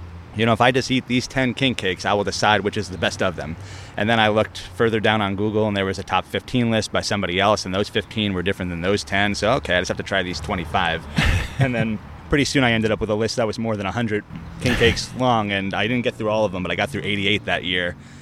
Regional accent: New York, United States; now in New Orleans, United States; Yeah, so I'm a Long Islander.

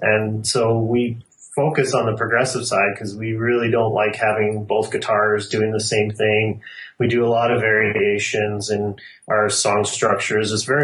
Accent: Calgary, Alberta, Canada; We're all from Calgary.

